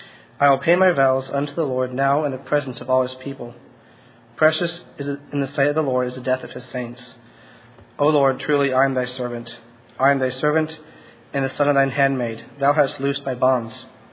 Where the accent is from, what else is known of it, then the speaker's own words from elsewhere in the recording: Narbonne, Pennsylvania, United States; from Narbonne, PA.